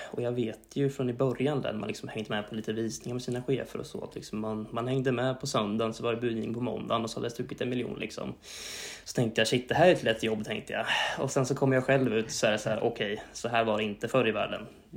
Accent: Krokek, Östergötland, Sweden; now in Norrköping, Sweden; Jag är född och uppvuxen i Krokek faktiskt. Jag vet inte om du vet var det ligger. Men det är ju Kolmårdens djurpark. Så finns det lite hus där också. Och ett av dem jag är uppväxt i då. Men sen så flyttade jag in till Norrköping då.

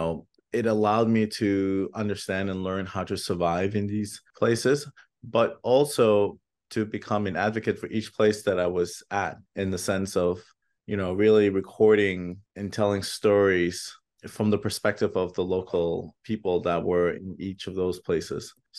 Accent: Germany; also born or lived in Turks and Caicos Islands; now in Toronto, Canada; So born in Turks and Caicos Islands, but when I was a baby, I moved to Germany. So I lived in Germany for quite some time

